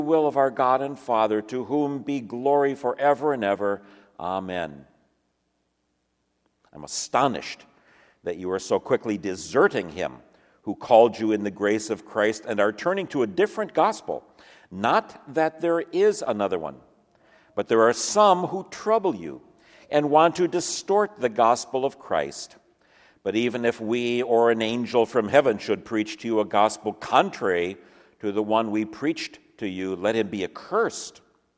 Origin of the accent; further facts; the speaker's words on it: Detroit, Michigan, United States; Some of you, most of you by now probably know that I grew up in Detroit.